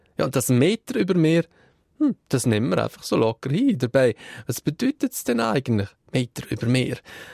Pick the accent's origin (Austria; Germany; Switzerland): Switzerland; Das ist bei uns in der Schweiz dafür wieder enorm wichtig mit unseren Bergen.